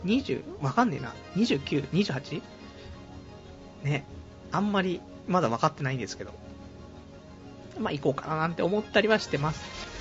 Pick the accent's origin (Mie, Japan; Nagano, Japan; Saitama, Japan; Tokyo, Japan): Saitama, Japan; 僕埼玉ですから